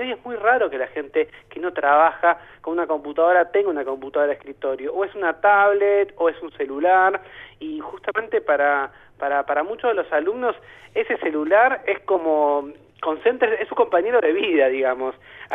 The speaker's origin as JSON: {"language": "Spanish", "region": "Buenos Aires Province", "country": "Argentina", "lives_now": "Buenos Aires, Argentina", "said": "Yo no soy porteño, vivo acá, pero soy de la provincia"}